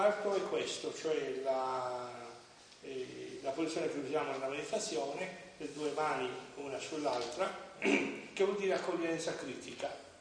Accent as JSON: {"language": "Italian", "region": "Sardinia", "country": "Italy", "said": "io vengo dal nord della Sardegna, da una famiglia che viene dal nord dell'Italia, no?"}